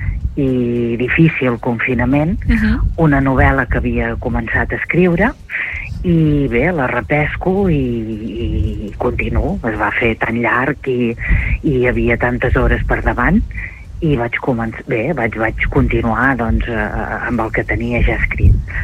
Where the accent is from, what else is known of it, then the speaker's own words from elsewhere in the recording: Sant Feliu de Guíxols, Catalonia, Spain; He nascut a Sant Feliu de Guíxols, he après a nedar en les cales més boniques de l'Empordà, he anat a menjar orissos, he passejat pels boscos de les Gavarres.